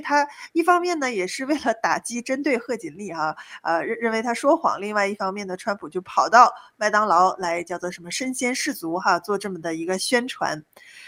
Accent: China; 我想这个作为从中国大陆来的朋友，我们也似乎有同感啊

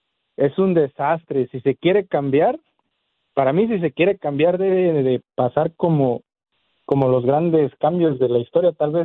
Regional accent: Mexico; nosotros, la verdad, como mexicanos, debemos estar acostumbrados

